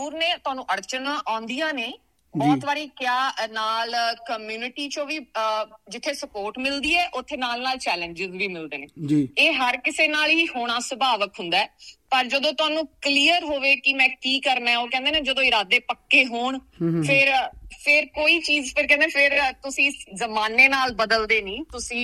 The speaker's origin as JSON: {"language": "Punjabi", "town": "Bhural", "region": "Punjab", "country": "India", "tie": "born there", "said": "ਹਾਂਜੀ ਭਾਜੀ, ਮੇਰਾ ਜਨਮ ਤੇ ਬਹੁਤ ਛੋਟੇ ਜਿਹੇ ਪਿੰਡ ਕਸਬਾ ਭਰਾਲ ਵਿਖੇ ਹੋਇਆ, ਜੋ ਕਿ ਮਲੇਰਕੋਟਲੇ ਦੇ ਨੇੜੇ ਇੱਕ ਪਿੰਡ ਹੈ, ਬਹੁਤ ਛੋਟਾ ਜਿਹਾ ਕਸਬਾ ਭਰਾਲ।"}